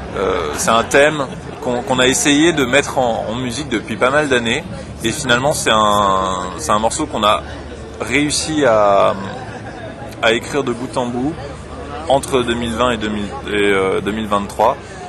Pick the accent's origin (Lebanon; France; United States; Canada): France; Tournus, Bourgogne-Franche-Comté; on est tous les trois, donc avec Thibaut et Alexandre et moi, on est originaire de là-bas, de Tournus, en fait, aux environs de Tournus.